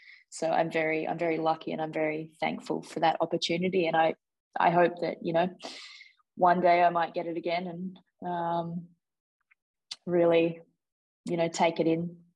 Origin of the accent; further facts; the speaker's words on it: Launceston, Tasmania, Australia; I grew up in Launceston, and to play cricket you had to be in Hobart.